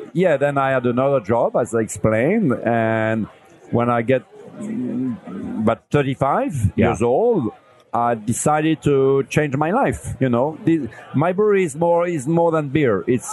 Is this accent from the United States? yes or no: no; Lille, Hauts-de-France, France; Like, I'm from Lille, from northern France. There's a strong tradition about beer, history.